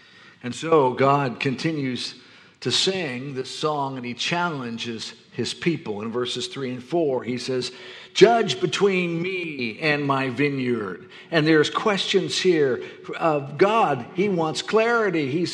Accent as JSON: {"language": "English", "region": "Florida", "country": "United States", "said": "She's from Maine. I'm from Florida."}